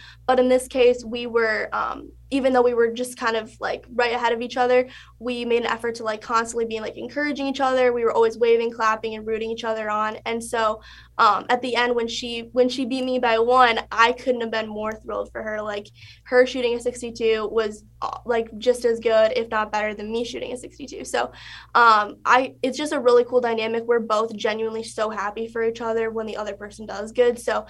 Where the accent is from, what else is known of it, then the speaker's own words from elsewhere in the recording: Minnesota, United States; So I'm actually from Minnesota, about like 20 minutes from campus. So being able to represent the home state